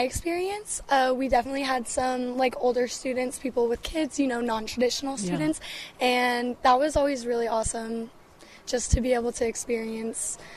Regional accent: Saratoga Springs, Utah, United States; So I actually am from Utah County, so I'm from Saratoga Springs.

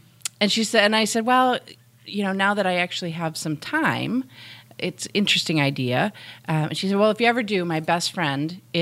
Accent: Michigan, United States; So thanks to the communities of Georgetown, and I'm originally from Michigan.

